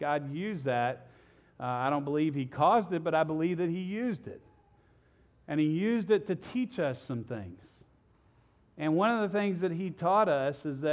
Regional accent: Louisiana, United States; Now, I grew up in South Louisiana, and the end of the winter and the early spring in South Louisiana, we celebrate something called Mardi Gras, Fat Tuesday.

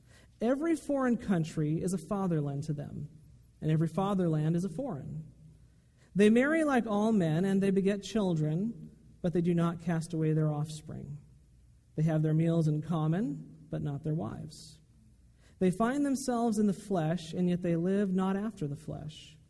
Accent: Bakersfield, California, United States; I'm just from Bakersfield, you know. It is God's country, but we don't have anything like this.

